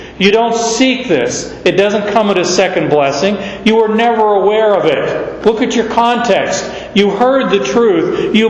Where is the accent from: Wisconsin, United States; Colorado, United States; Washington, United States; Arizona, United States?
Arizona, United States; And I learned about monkey grass the hard way. I grew up in Arizona. We didn't do monkey grass.